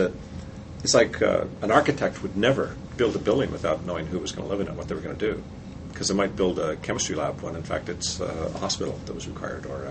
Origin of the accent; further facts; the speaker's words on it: Canada; Since I'm Canadian, it had the, we call it the hockey puck mouse